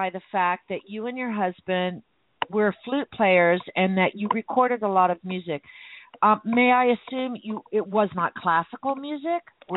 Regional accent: Miami, Florida, United States; I was born and raised in Miami, although I'm in Southwest Florida now.

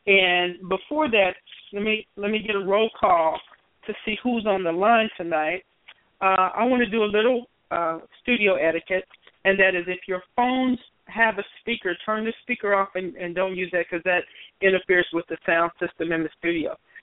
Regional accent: Oklahoma, United States; And in Oklahoma, my home state, local churches there have been receiving threats following the Charleston shooting

